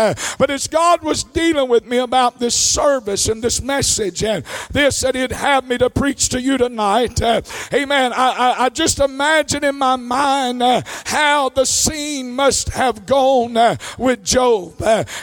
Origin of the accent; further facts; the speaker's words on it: Possum Neck, Mississippi, United States; from Possum Neck, Mississippi. Amen. And then the community I was raised in is called Boggy. I grew up in Boggy.